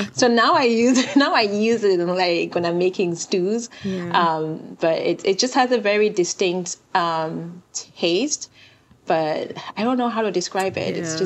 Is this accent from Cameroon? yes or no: yes; Cameroon; also born or lived in Kenya; now in United States; I was born and raised in Cameroon, but then I went to boarding school in Kenya for 3 years before coming to the US.